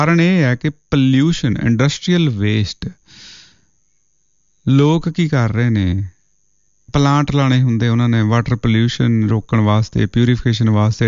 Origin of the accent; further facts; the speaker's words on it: Nawanshahr, Punjab, India; ਸਾਨੂੰ ਯਾਦ ਹੈ ਕਿ ਅਸੀਂ ਨਵਾਂ ਸ਼ਹਿਰ ਜੰਮੇ ਪਲੇ ਹਾਂ ਇਲਾਕੇ 'ਚ, ਅਤੇ ਬੜਾ ਮਿੱਠਾ ਪਾਣੀ